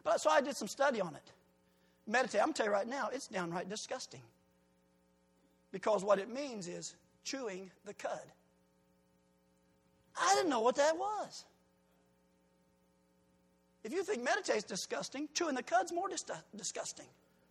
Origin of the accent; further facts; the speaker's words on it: Decatur, Illinois, United States; I'm a city boy. Born and raised in Decatur, Illinois.